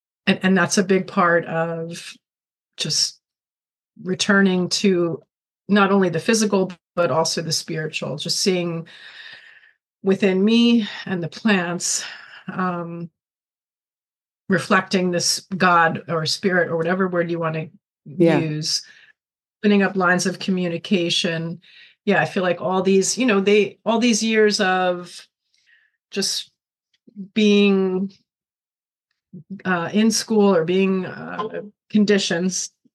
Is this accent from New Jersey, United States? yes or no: yes; New Jersey, United States; I grew up on the Jersey Shore.